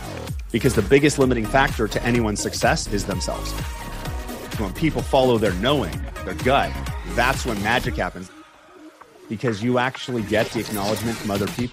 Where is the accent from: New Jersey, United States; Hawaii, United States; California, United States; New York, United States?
California, United States; Long Beach; also born or lived in Diamond Bar; And we grew up in Long Beach, California. And then in fourth grade, we moved to Diamond Bar.